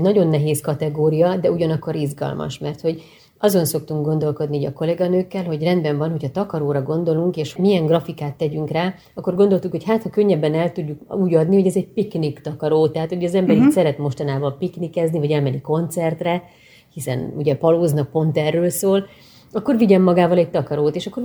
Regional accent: Hungary; És akkor magyarok vagyunk, ki ne szeretni a sajtos tejfölös lángost

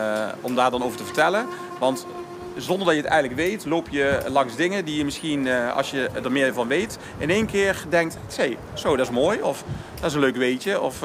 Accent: Eindhoven, North Brabant, Netherlands; Ja, ik ben geboren in Stratum, maar ik kom uit Tongeren. Ik moet er wel bij zeggen, Eindhoven zelf was altijd een stad.

